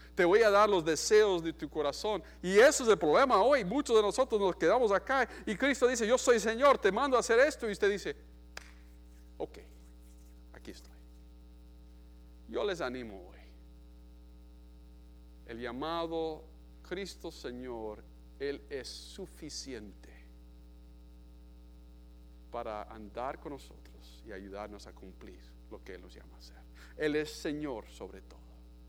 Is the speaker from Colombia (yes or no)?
yes; Colombia; yo crecí en Colombia, pero trabajamos con universitarios en Ecuador